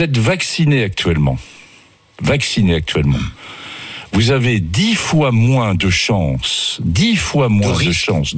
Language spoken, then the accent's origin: French; Auvergne-Rhône-Alpes, France; je suis originaire du Cantal, vous le savez. J'en connais dans le Cantal